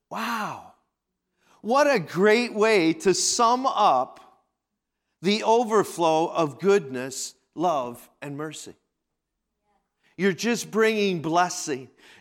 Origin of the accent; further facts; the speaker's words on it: Pennsylvania, United States; we used to sell blackberries where I grew up in Pennsylvania.